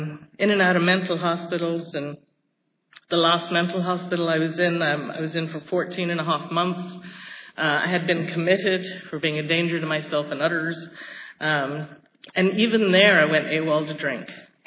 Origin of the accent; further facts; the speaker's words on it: London, United Kingdom; I grew up in London, and I'm an only child and an only grandchild